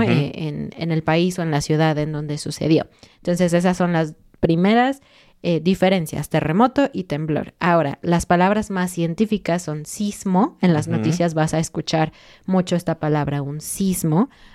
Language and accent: Spanish; Mexico City, Mexico; En México, en muchas partes, especialmente en Ciudad de México, de donde somos, tiembla.